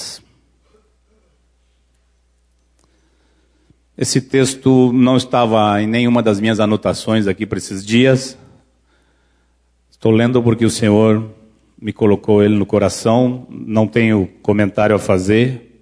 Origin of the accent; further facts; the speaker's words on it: Bahia, Brazil; Eu como já sou baiano mesmo, eu sei como é que é esse negócio aqui.